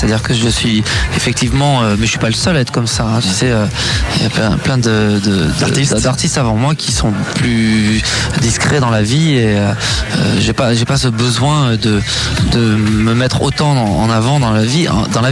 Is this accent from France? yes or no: yes; Grenoble, Auvergne-Rhône-Alpes, France; now in Paris, France; Je suis monté à Paris, je suis parti de Grenoble.